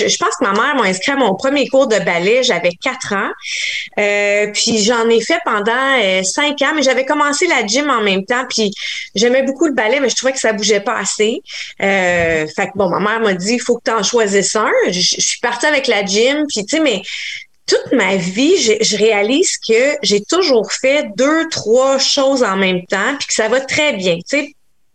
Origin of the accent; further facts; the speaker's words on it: Montreal, Quebec, Canada; Oui, bien, je viens de Montréal, Annecyc.